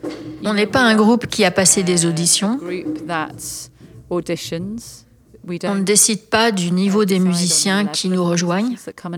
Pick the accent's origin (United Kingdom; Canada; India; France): United Kingdom; England; French is a second language; je suis anglaise, j'habite à Londres.